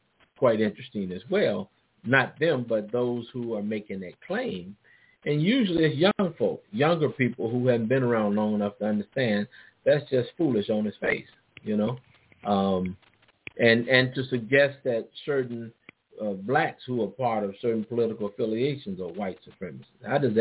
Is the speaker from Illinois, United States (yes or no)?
yes; Illinois, United States; I know growing up in Illinois, we had to pass it with at least a 80%.